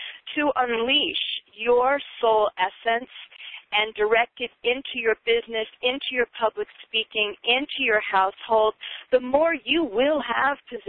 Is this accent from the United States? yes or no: yes; New York, United States; I am from New York, so you're going to have a little bit of that taste in there as well.